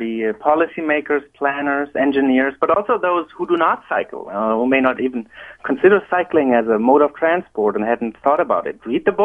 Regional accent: Germany; English is a second language; now in United States; And as my accent may tell you, I'm originally from Germany and not from Virginia.

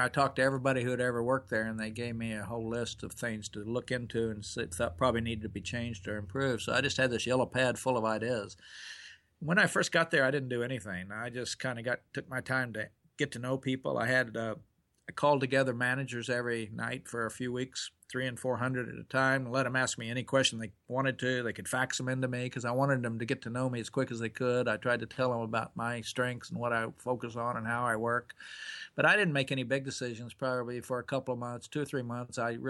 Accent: Oklahoma, United States; Well, I grew up in Oklahoma on a little farm, and my mother, I was telling people, was married five times, and I was adopted a couple of times

